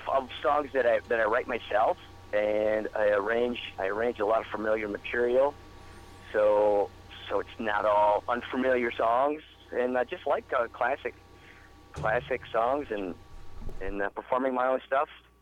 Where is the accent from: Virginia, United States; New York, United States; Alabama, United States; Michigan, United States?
Michigan, United States; Marine City; Yeah, I'm born and raised in Marine City, but Port Huron is my musical center